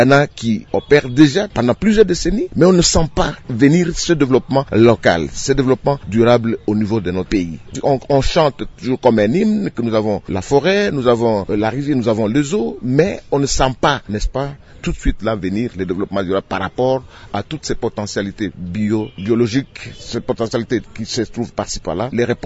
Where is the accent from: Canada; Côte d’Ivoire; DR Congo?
DR Congo